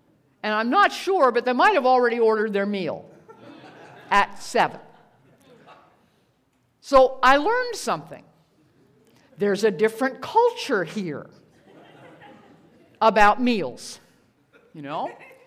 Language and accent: English; Washington, District of Columbia, United States; Now, I come from Washington, D.C., spent many years there.